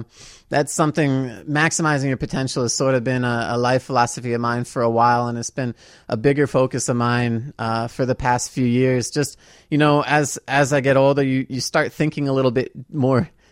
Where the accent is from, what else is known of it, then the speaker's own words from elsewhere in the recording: Virginia, United States; now in Champaign, United States; So I moved from Virginia, from the D.C. area, out here to go to school.